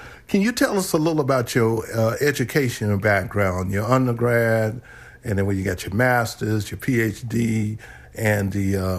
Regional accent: Greenville, Mississippi, United States; I'm here in my hometown of Green Mill, Mississippi, getting ready to do an interview with my sister

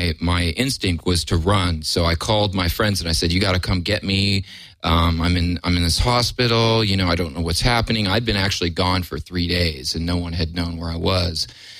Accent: California, United States; I'd been out in Los Angeles for 20-plus years. I'm from California and been playing in bands and playing music.

